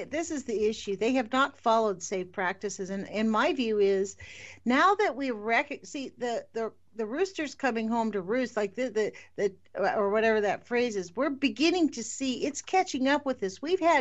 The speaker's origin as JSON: {"language": "English", "country": "United States", "said": "As an American, I don't know how you feel, but as an American, I'm nonplussed."}